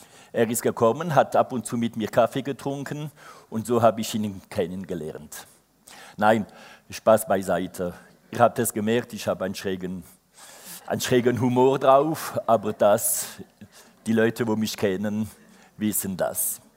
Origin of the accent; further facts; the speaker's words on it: France; German is a second language; now in Unterkulm, Switzerland; Ich bin, wie es schon gesagt worden ist, ein Franzose, aber ich lebe schon circa 23 Jahre hier. Bin nach Unterkulm gezogen wegen familiärer Umständen.